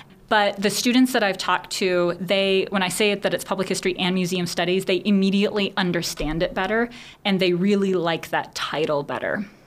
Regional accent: Texas, United States; moved away; I'm not from here, so I don't really know this history. I am from Texas, and even though I've been here for, this is my sixth year

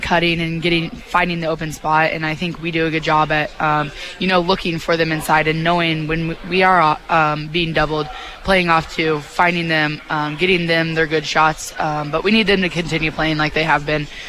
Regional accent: Kansas City, United States; I mean, I am from Kansas City

